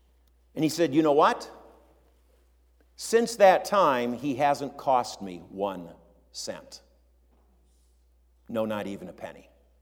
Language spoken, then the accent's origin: English; Minneapolis, Minnesota, United States; When I was growing up in South Minneapolis, my dad pastored a Lutheran church just a block off of Lake Street in South Minneapolis.